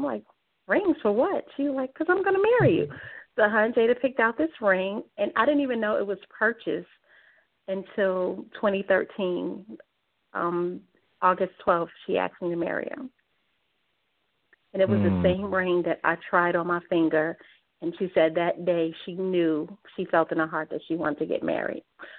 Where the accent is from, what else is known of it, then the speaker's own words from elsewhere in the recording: New York City, New York, United States; moved away as an adult; also born or lived in North Carolina; now in Atlanta, United States; I am originally from New York City and relocated to North Carolina in 1987.